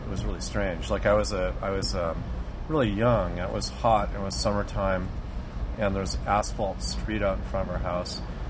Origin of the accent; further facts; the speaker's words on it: Los Angeles, California, United States; I grew up in Los Angeles, uh-huh.